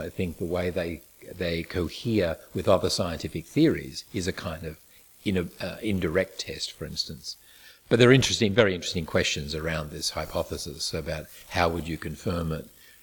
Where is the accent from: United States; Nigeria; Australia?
Australia; nothing so special about that except for the fact that I am Australian.